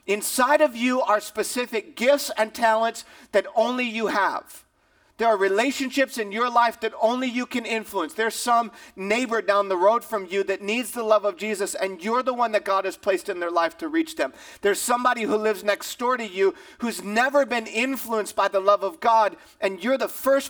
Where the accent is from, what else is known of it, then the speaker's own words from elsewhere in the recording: Michigan, United States; And then in the fall where I grew up in Michigan, we'd get the pads on and we'd go out for practice.